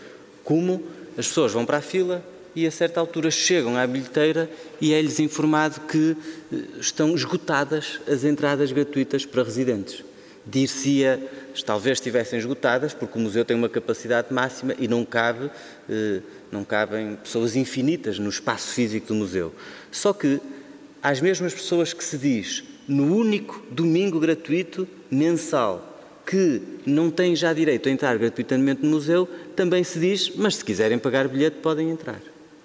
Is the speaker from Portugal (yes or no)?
yes; Porto, Portugal; Eu sou da cidade do Porto, conheço Serralves há bastante tempo